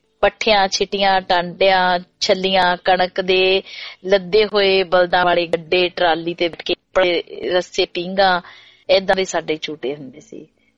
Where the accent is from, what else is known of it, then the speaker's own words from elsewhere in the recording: Sohian, Punjab, India; now in Australia; ਅਸੀਂ ਕਿਵੇਂ ਸੋਹੀਆਂ ਪਿੰਡ ਚੋਂ ਉੱਠ ਕੇ ਆਸਟ੍ਰੇਲੀਆ ਦਾ ਖੂਬਸੂਰਤ ਸਫ਼ਰ